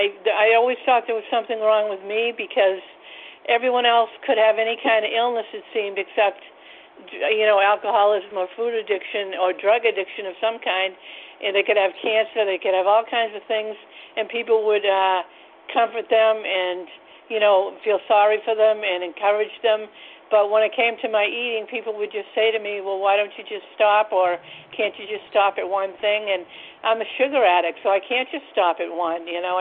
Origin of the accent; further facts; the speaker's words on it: Massachusetts, United States; from Massachusetts.